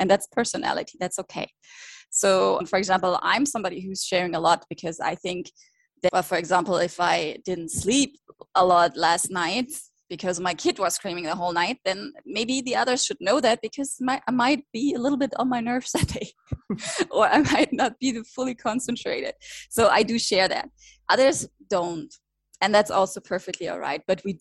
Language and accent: English; Germany; English is a second language; I come from Germany, which has very tight rules on working hours.